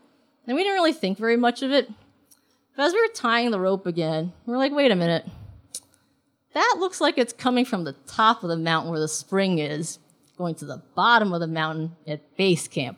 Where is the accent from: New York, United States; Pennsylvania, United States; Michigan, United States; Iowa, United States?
New York, United States; New York City; also born or lived in Hong Kong; I was born in Hong Kong, and I grew up in New York City.